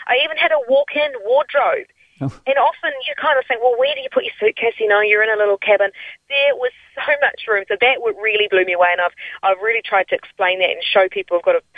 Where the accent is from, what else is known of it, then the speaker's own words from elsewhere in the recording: New Zealand; we're from New Zealand and I didn't know how exotic I would find it.